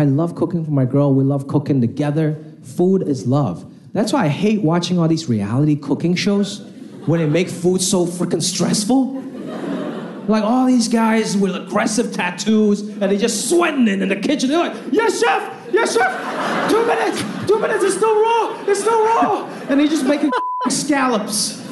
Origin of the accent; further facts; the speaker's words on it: Hong Kong; born there; first language Cantonese; English is a second language; I was born in Hong Kong. That's my first language.